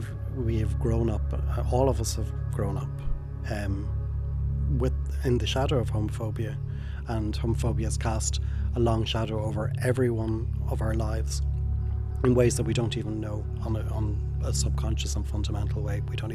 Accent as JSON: {"language": "English", "town": "Sligo", "region": "Connacht", "country": "Ireland", "said": "it's the country, I'm from Sligo"}